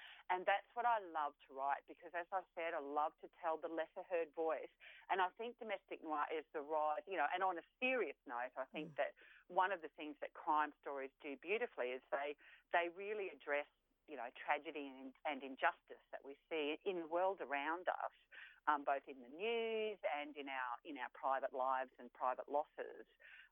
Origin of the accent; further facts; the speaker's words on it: Gold Coast, Queensland, Australia; One thing I loved about growing up on the Gold Coast was there was a very wild element to it.